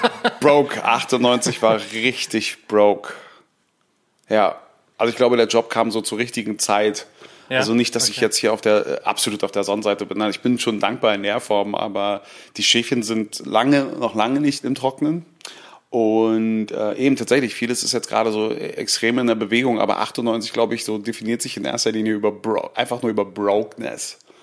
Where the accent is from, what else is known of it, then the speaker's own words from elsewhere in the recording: Berlin, Germany; Also ich komme aus West-Berlin